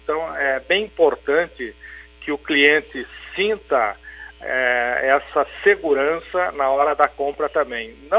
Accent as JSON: {"language": "Portuguese", "town": "Frederico Westphalen", "region": "Rio Grande do Sul", "country": "Brazil", "also_born_or_lived": "Santa Maria, Brazil", "said": "Em 1973, eu saí de Frederico Westphalen, fui para Santa Maria para servir o Exército. E depois cursei lá na Universidade Federal de Santa Maria, Economia e Química Industrial, e depois retornei em 1985"}